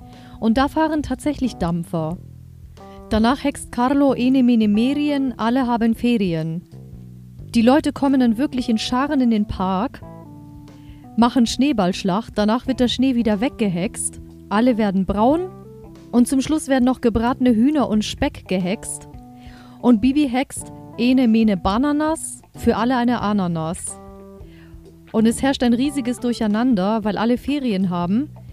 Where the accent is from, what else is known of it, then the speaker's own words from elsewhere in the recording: Germany; born there; Ich bin ja auch in Deutschland geboren, bin aber auch ausländischstämmig.